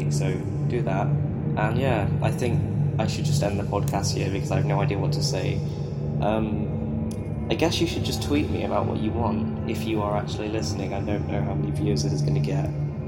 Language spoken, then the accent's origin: English; England, United Kingdom; I am from the UK. I am English, British, whatever you want to call it. I'm actually English, but whatever. I ignore the Scottish side of me.